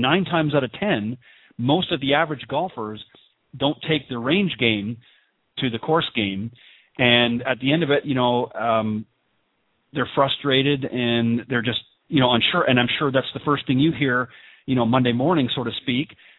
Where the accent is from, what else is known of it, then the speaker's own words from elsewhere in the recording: Canada; moved away as an adult; now in United States; I'm originally from Canada and I moved down to the U.S. About 7 or 8 years ago.